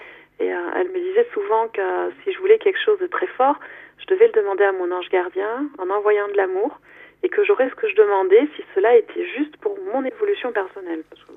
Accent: Côte d’Ivoire; now in Grasse, France; j'habite actuellement à Grasse, dans le 06. Donc c'est le sud-est de la France, mais je suis née et j'ai grandi en Côte d'Ivoire, donc Afrique de l'Ouest.

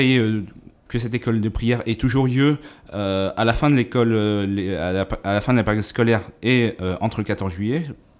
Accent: Dreux, Centre-Val de Loire, France; je suis de Dreux, je travaille au service diocésain de la catéchèse depuis septembre 2011.

